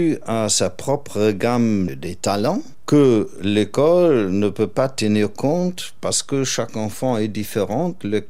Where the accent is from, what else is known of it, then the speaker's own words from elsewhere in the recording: Germany; Chez nous, en Allemagne, je pense qu'on était aussi pauvre à l'époque comme l'Afrique d'aujourd'hui.